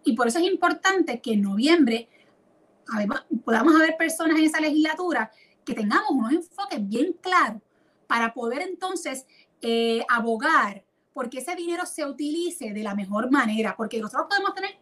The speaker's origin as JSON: {"language": "Spanish", "country": "Puerto Rico", "said": "que quiero que se desarrollen en mi país, que quiero que tengan oportunidades de trabajo, que tengan calidad de vida, que puedan formar familia, que no se tengan que desmembrar las familias puertorriqueñas entre los que se quedan aquí, los que se tienen que ir."}